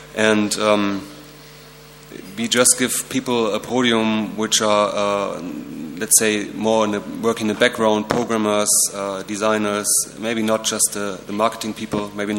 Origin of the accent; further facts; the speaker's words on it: Berlin, Germany; I'm coming from Berlin. I'm coming from a specific part of Berlin, which is exactly the middle of Berlin, called Berlin Mitte.